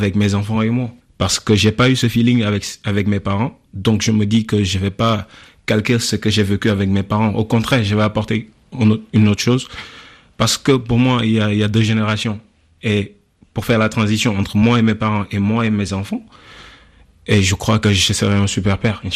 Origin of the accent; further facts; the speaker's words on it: Senegal; also born or lived in Abidjan, Côte d'Ivoire; je suis né à Abidjan. Après, je suis au Sénégal, j'ai grandi là-bas. Durant les vacances, je suis un peu à Bamako, parfois à Conakry.